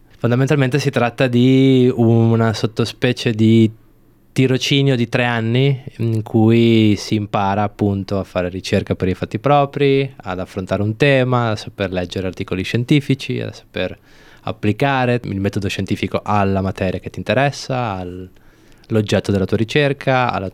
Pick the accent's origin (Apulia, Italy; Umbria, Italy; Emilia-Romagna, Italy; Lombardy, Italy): Emilia-Romagna, Italy; Bologna; moved away as an adult; now in Australia; Allora, io sono di Bologna, ho 29 anni, quasi 30 ormai.